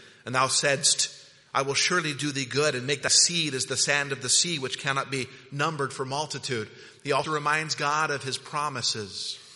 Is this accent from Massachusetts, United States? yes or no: no; Utah, United States; And I wouldn't recommend that. And I grew up in Utah, so I know.